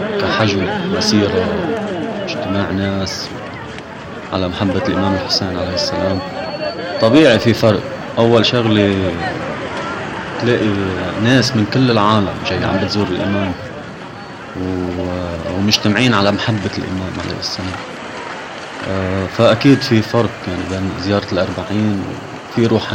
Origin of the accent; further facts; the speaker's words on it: Lebanon; ونحن كشعب لبناني يعني نعتز ونفتخر بهذا الشعب العراقي